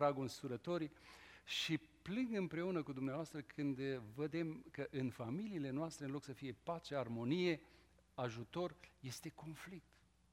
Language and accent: Romanian; Bucharest, Romania; eu sunt de la București și toată lumea știe că bucureștenii sunt șmecheri, mitică de la București, așa ne se spune, mitici.